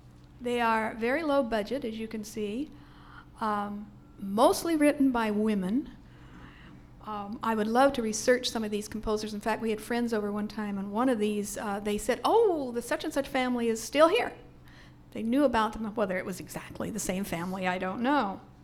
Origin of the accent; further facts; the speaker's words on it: Sacramento, California, United States; Since we are from Sacramento, we have the privilege of having two examples from Sacramento.